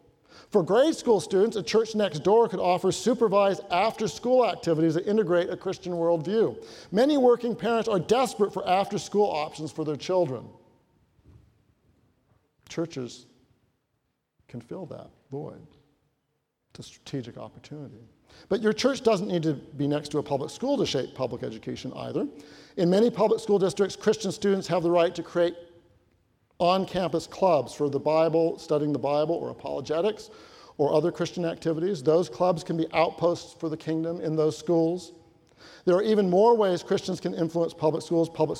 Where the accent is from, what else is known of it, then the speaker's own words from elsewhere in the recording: Federal Way, Washington, United States; in my hometown of Federal Way in 1998.